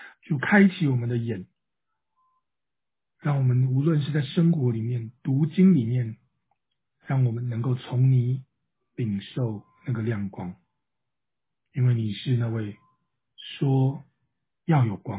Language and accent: Chinese; Taiwan; 我是从小土生土长在台湾嘛